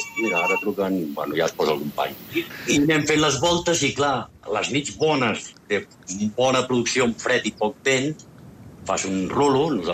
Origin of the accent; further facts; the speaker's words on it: Barcelona, Catalonia, Spain; moved away as an adult; now in Cerdanya, Spain; Sí, jo soc de Barna. Jo em vaig criar a Barna. I amb 24, 25 anys, em va sortir l'oportunitat de vindre aquí a treballar.